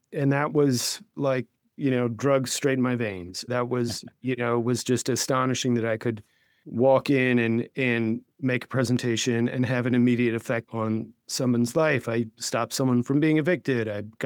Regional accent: New York City, New York, United States; So I am from New York City. I grew up here, never really left apart from short periods.

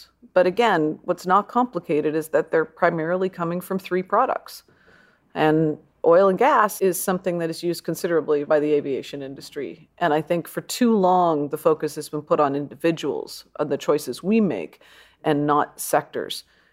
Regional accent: Canada; But as a Canadian, I love that story

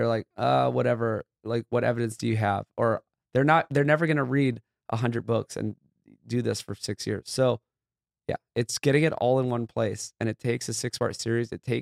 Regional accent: Hawaii, United States; And I actually teamed up with my good friend I grew up with in Hawaii, who's a filmmaker and producer

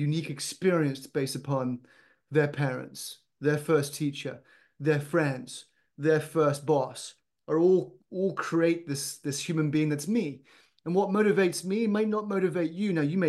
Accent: United Kingdom; Don't assume just because I'm British, I've got bad teeth.

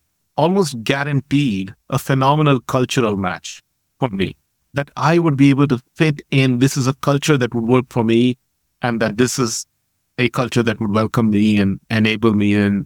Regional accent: Chennai, Tamil Nadu, India; born there; but my mom had gone back to Chennai for childbirth. So I was born in Chennai.

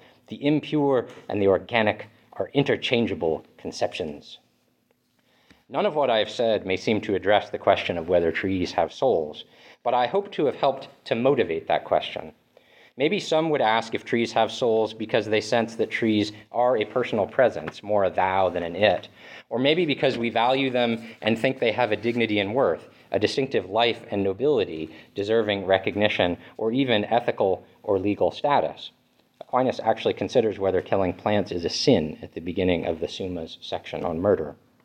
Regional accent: Vermont, United States; Growing up in Vermont, I came to appreciate the sugar maple.

